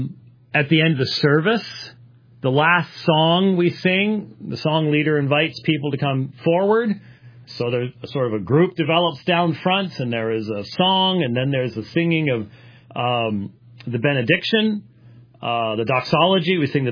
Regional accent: Scotland, United Kingdom; I'm a Scotsman. Okay? It's just not. I'm not saying necessarily that people in Scotland today, because they are doing that, but us old time folks, this is not how we function.

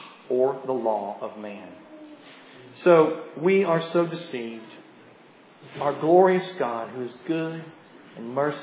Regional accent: Tennessee, United States; I am from Tennessee.

